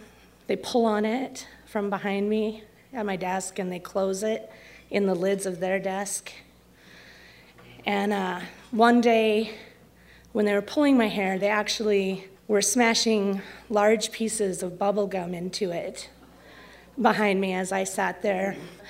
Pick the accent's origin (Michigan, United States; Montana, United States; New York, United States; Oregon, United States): Montana, United States; Great Falls; And we're going to see Grandma Anna in Belt, Montana, which is like 20 minutes from where I grew up in Great Falls.